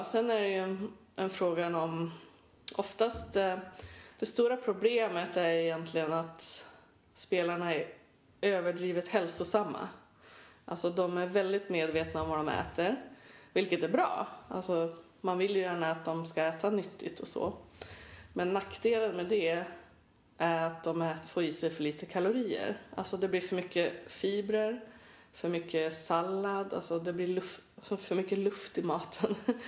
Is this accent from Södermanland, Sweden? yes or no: no; Skellefteå, Västerbotten County, Sweden; Jag är från Norrland, Skellefteå.